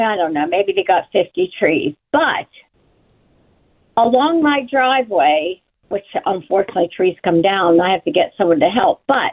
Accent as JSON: {"language": "English", "town": "Ingram", "region": "Pennsylvania", "country": "United States", "tie": "born or raised there", "also_born_or_lived": "Crafton", "said": "I grew up in Ingram, Crafton, Ingram area. Mm-hmm. And way back in the day, our street, it was a very old street in the neighborhood."}